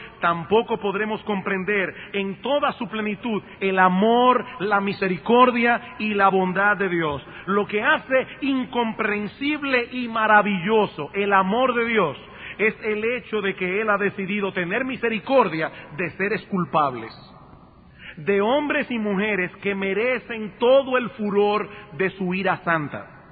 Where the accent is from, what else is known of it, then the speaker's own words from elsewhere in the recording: San Juan de la Maguana, San Juan, Dominican Republic; Yo recuerdo que cuando era niño, allá en mi pueblo, en San Juan de la Maguana